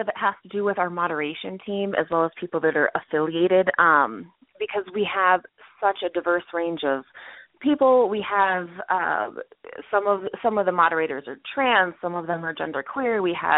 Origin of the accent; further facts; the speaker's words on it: Chicago, Illinois, United States; so we thought maybe doing a Chicago branch, because I'm from Chicago, would be a fantastic idea.